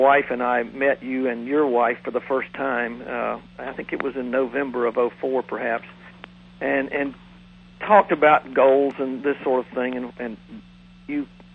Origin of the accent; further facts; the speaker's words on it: Thomasville, Georgia, United States; I am originally from Thomasville, and it's really the town itself is only about probably 25,000 people, so it's a fairly small little burg.